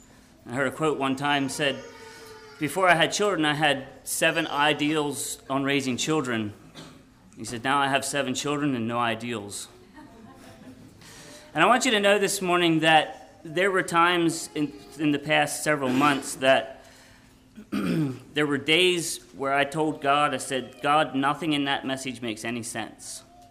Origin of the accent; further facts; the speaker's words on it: Pennsylvania, United States; just because I come from Pennsylvania doesn't mean I have more answers than what you do.